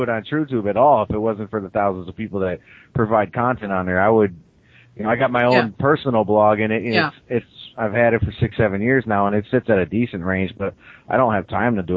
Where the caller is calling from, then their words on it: Michigan, United States; Hey, Carolyn … I'm actually at 906 area code from Upper Michigan.